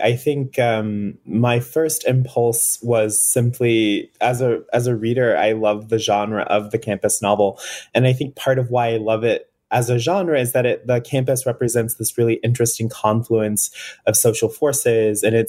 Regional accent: Alabama, United States; So I'm very from Alabama. My family is like very much like a sort of quintessential Southern family.

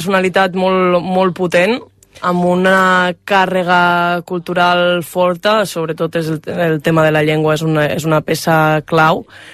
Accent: Betren, Catalonia, Spain; also born or lived in Viella; now in Bausen, Spain; Jo vaig néixer a Viella, perquè és on hi ha l'hospital de Viella, però m'he criat a Betren, que és un poble que està al costat de Viella.

